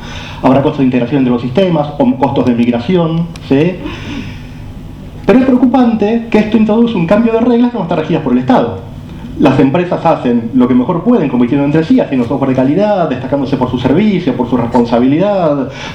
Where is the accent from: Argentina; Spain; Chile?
Argentina; Mar del Plata, Buenos Aires Province; Yo también soy de Mar del Plata, también vivo en una casa